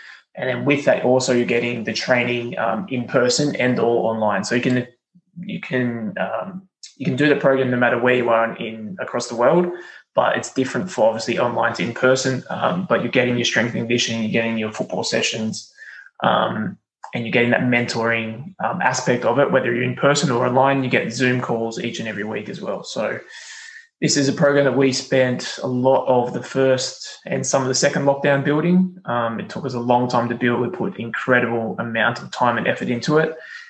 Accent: Queanbeyan, New South Wales, Australia; we're from Canberra or Queanbeyan in New South Wales originally.

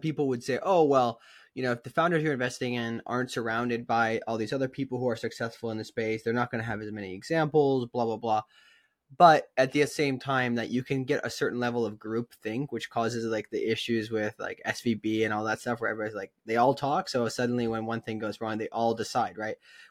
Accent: Wisconsin, United States; I'm from Wisconsin, I'm from Northern Wisconsin, where not a lot of people talk about climate change in any way that they believe it, right?

